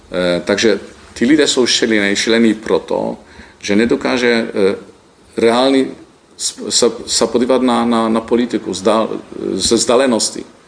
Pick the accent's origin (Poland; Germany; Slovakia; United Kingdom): Poland; Protože Ukrajinci dostali prakticky všechno zdarma, na co my jako Poláci jsme pracovali celý generace.